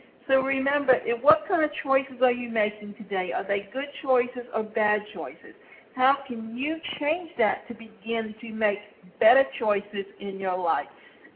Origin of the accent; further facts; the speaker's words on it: Atlanta, Georgia, United States; I came from Atlanta, and we had a magazine called The Creative Loafing